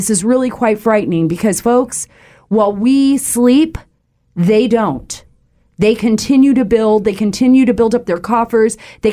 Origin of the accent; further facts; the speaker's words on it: Saudi Arabia; now in United States; because I grew up in Saudi Arabia. I spent a good portion of my childhood, 8 years of my life, my most formidable years, growing up in the Kingdom of Saudi Arabia.